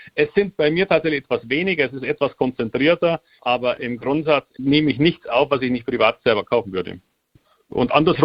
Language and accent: German; Munich, Bavaria, Germany; now in Hamburg, Germany; Und seit 10 Jahren lebe ich als Münchner, wie man hört, in Hamburg, ausschließlich von Aktien.